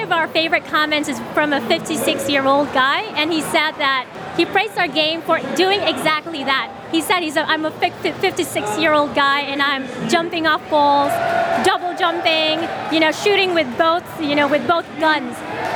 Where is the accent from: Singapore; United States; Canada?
Singapore; I'm from Singapore and I'm the creative director of one of the top VR games on Steam right now, Sairento VR.